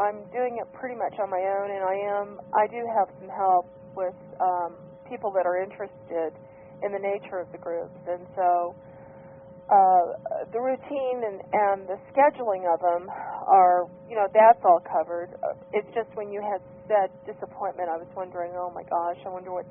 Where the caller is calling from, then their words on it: Phoenix, Arizona, United States; calling from Phoenix.